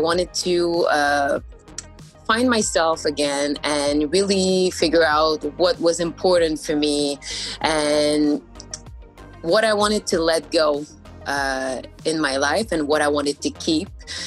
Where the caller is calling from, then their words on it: Montreal, Quebec, Canada; I'm from Montreal, Canada.